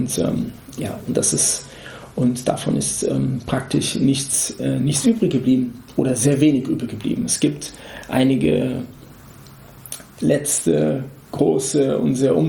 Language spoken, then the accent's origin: German; Frankfurt, Hesse, Germany; Jetzt bin ich hier in Frankfurt, in meiner Heimat.